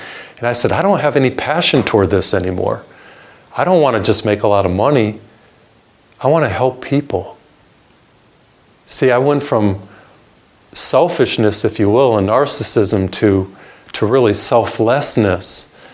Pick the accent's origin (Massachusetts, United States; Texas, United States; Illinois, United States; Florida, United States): Massachusetts, United States; born or raised there